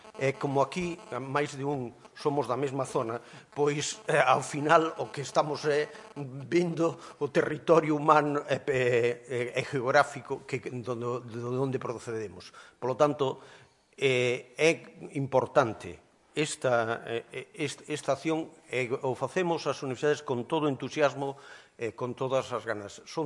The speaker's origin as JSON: {"language": "Galician", "town": "Mondoñedo", "region": "Galicia", "country": "Spain", "said": "eu que son de Mondoñedo, eu son mindoniense, dos nacidos baixo a Paula"}